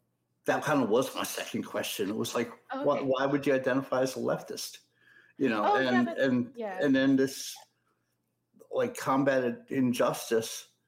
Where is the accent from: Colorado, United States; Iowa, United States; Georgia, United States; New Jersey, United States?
New Jersey, United States; born there; I was born in New Jersey.